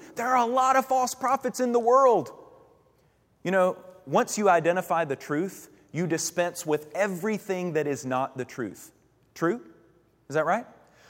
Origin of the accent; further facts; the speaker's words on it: Kentucky, United States; I'm from Kentucky, so it was a little later than what y'all are probably used to here in Florida.